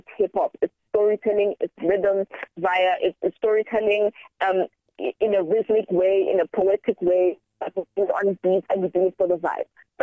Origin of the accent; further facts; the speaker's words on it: Johannesburg, Gauteng, South Africa; and we're from Hillbrow, like we always do this for the passion